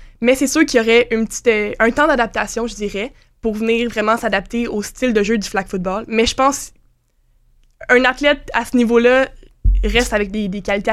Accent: Quebec, Canada; En fait, on est juste des Québécoises.

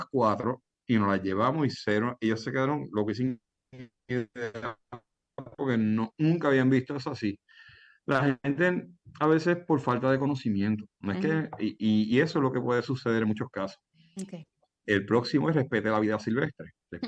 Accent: Puerto Rico; Por ejemplo, en Puerto Rico nosotros somos locos con el coquí.

